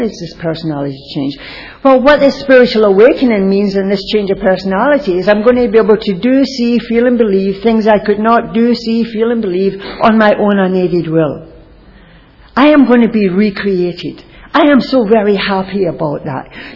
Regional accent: Glasgow, Scotland, United Kingdom; born there; they were dropping bombs on my country when I was born. I was born in Glasgow, Scotland.

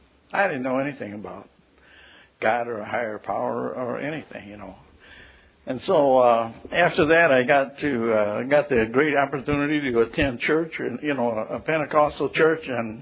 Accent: Indiana, United States; now in Chicago, United States; I grew up out in Indiana, in northern Indiana, and, you know, I really didn't know much. When I moved up to Chicago

